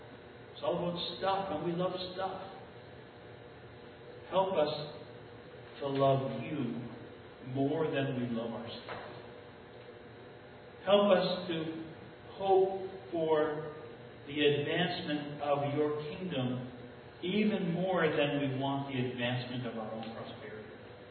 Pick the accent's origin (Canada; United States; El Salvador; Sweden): Canada; This is who we are. We are Canadian. We are the majority culture.